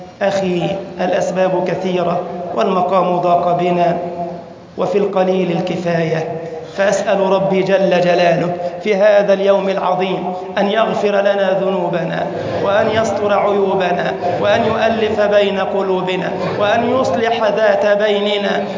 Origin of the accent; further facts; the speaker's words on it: Egypt; اللهم احفظ بلدنا مصر وسائر بلاد المسلمين